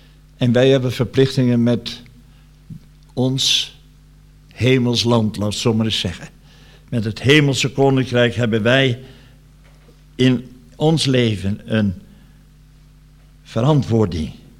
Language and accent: Dutch; Brazil; Dutch is a second language; now in Netherlands; dat is bij ons in Brazilië ook zo, maar ook hier in Nederland.